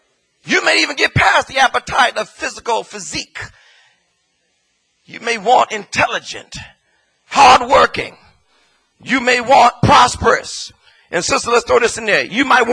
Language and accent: English; Los Angeles, California, United States; I never forget when I was a kid growing up on 96 in Normandy, or 97 in Normandy, in the heart of South Central L